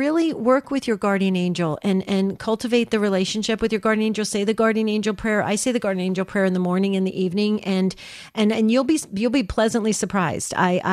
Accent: New Jersey, United States; moved away; because growing up in New Jersey, it's very true, Jerry. You know, you grew up in the Pacific Northwest, but in New Jersey, we moved around very quickly. I know that because when I moved to Arizona

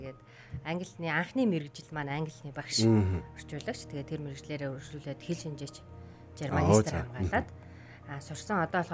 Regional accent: Erdene, Töv, Mongolia; born there; За, бага нас маань би ерөнхийдөө Төв аймгийн Эрдэнэ сумд төрсэн.

